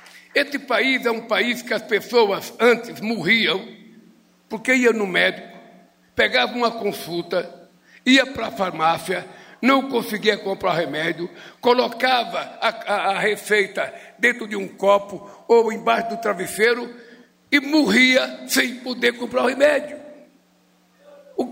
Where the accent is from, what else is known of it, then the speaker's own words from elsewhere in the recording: São Paulo, Brazil; also born or lived in Pernambuco; Quando eu vim de Pernambuco para São Paulo, em 1952, eu tinha apenas 7 anos de idade. Eu fui morar numa rua chamada Albino de Moraes, na Vila Carioca.